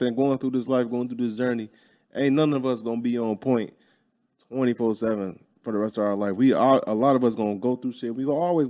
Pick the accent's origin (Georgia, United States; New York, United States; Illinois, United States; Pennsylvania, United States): Illinois, United States; Chicago; I'm from Chicago. All my people from Chicago.